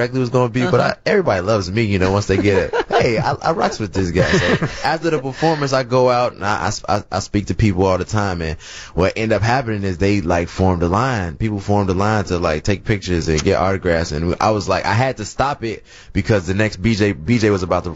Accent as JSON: {"language": "English", "town": "Chicago", "region": "Illinois", "country": "United States", "tie": "born or raised there", "said": "growing up in Chicago, you grew up going to the Taste all the time."}